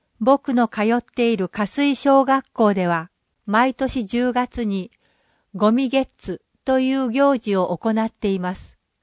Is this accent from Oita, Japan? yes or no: no; Iki, Nagasaki, Japan; 僕は生まれ育った息の島が大好きです。